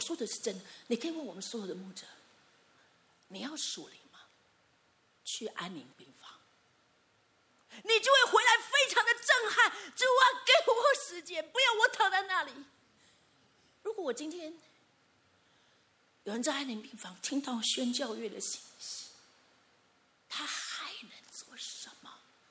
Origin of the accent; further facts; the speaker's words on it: Taiwan; 我们在台湾长大这30年长大的孩子